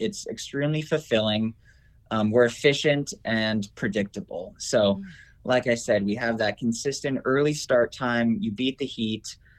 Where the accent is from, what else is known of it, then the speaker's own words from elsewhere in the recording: Winona, Minnesota, United States; I grew up in the Driftless region in Winona